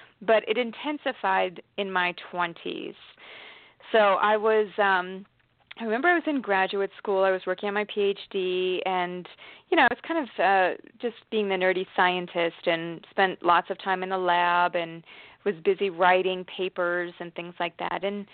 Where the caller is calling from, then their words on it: Washington, United States; From Washington State.